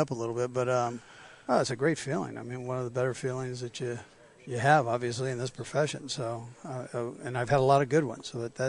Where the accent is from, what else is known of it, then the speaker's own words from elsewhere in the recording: Los Angeles, California, United States; growing up in Los Angeles, you know, with Mike Garrett coming from SC, I loved SC football, and so I followed the Chiefs